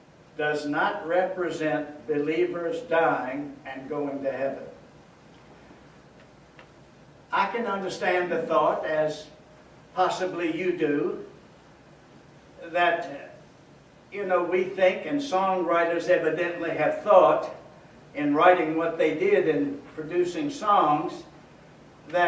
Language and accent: English; Virginia, United States; married a girl from my home state of Virginia.